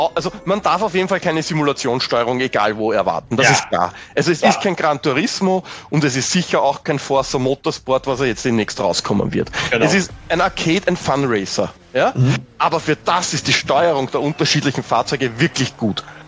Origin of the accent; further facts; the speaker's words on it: Austria; als Österreicher